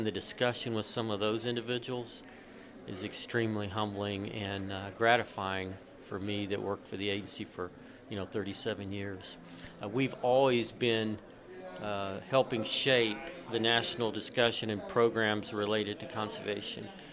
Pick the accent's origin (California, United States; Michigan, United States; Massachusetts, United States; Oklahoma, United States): Oklahoma, United States; the state conservationist here in my home state